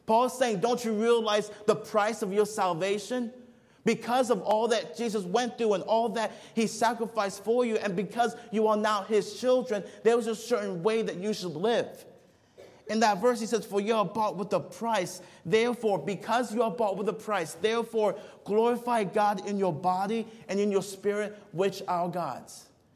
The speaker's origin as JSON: {"language": "English", "country": "Nigeria", "tie": "born or raised there", "said": "I remember growing up in Nigeria, going over to the marketplaces"}